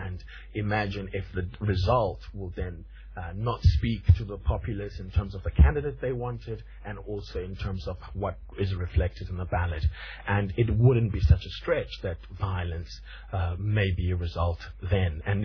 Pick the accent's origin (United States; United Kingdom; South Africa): South Africa; because this is how, as a South African voter, this is how I speak to my party